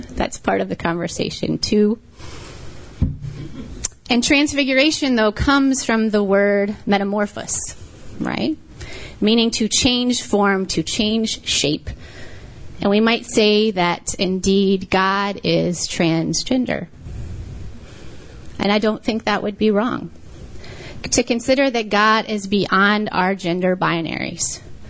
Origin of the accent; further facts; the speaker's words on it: Tennessee, United States; The recent laws of my home state of Tennessee